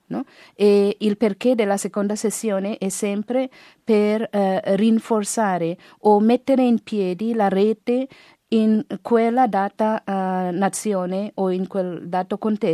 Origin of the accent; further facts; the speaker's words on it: India; Io vengo dall'India.